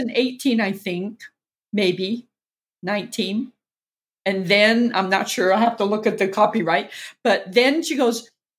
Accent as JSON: {"language": "English", "region": "California", "country": "United States", "tie": "born or raised there", "said": "my cousin and I grew up together in Southern California"}